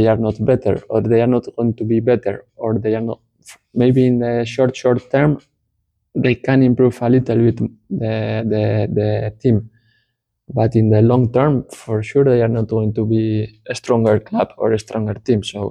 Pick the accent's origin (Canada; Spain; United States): Spain; Bilbao, Basque Country; English is a second language; I'm from Bilbao. I'm 36 years old.